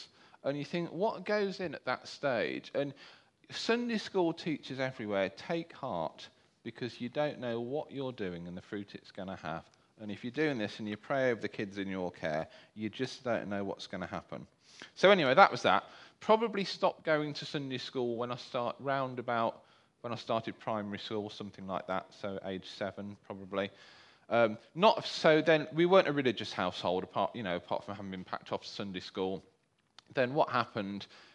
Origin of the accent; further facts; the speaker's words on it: Coventry, West Midlands, United Kingdom; I am from Coventry. I come from parents who are from Coventry, so you don't get this so much these days, you know, with people moving around and what have you. But so we are real Coventrians